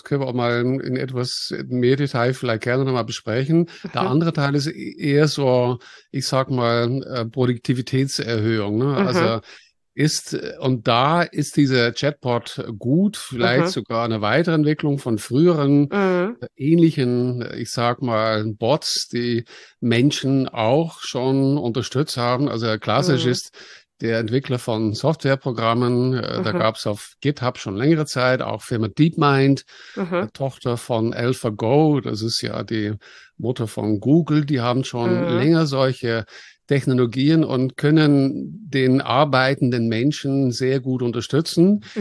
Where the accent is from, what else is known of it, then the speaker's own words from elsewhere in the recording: Netherlands; now in Munich, Germany; Hast schon gesagt, bin Holländer. Mhm. Ich habe in Delft Computer Aided Design studiert.